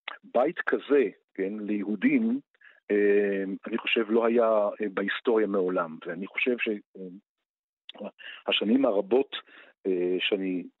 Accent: Haifa, Haifa District, Israel; המשפחה שלי, גם אבי שהגיע מברלין, וגם המיליה של המקום שבו גדלתי, אחוזה בחיפה, היו מיליה של יקים.

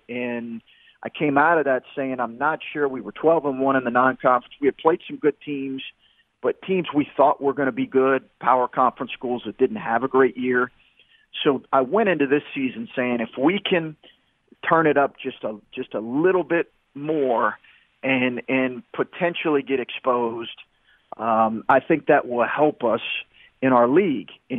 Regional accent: Lexington, Kentucky, United States; And I grew up in Lexington, Kentucky, and I compare it to just the fervor for Kentucky basketball there.

